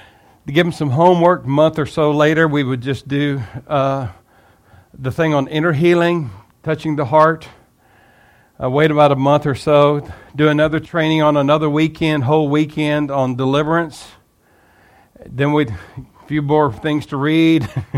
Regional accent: Texas, United States; also born or lived in US West Coast; I'm from Texas. I don't know if you can tell by the accent or not. It's not South New York. We moved back to Texas in 2014. We pastored on the West Coast for 32 years

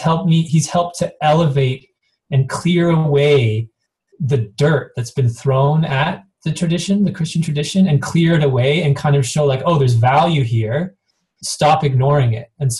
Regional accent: Canada; I am a North American. I was raised in Canada. Like, even though I grew up in a kind of a religious household, we were neither Christian nor not Christian

